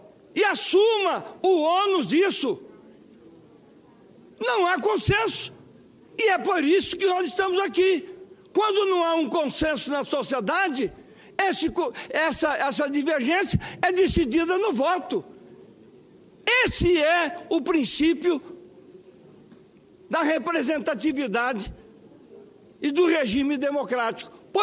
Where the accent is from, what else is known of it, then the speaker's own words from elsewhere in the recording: Mato Grosso, Brazil; born there; eu sou brasileiro, sou mato-grossense e nasci na fronteira desse país.